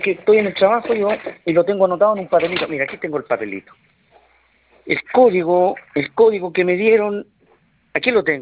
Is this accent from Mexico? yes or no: no; Linares, Maule, Chile; acá en Linares, porque yo soy de Linares.